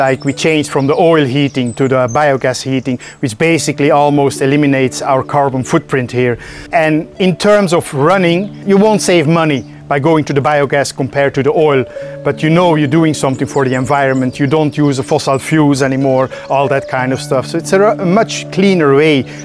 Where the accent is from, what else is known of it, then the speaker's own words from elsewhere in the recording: Belgium; moved away as an adult; now in Ireland; Originally, we're from Belgium, actually, and we moved over to Ireland, I think, about 9 years ago in 2014.